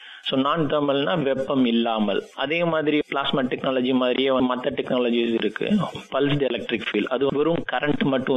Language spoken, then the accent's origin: Tamil; Theni, Tamil Nadu, India; moved away as an adult; now in Australia; அங்கதான் நான் பிறந்து வளர்ந்து எல்லாம் படிச்சது.